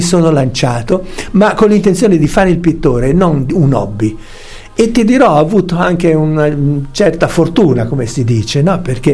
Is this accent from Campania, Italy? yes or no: no; Tuscany, Italy; io ho passato la mia infanzia in Toscana, un'infanzia come quelle di una volta in cui si stava fuori casa nei campi a caccia, pesca e rapina tutto il giorno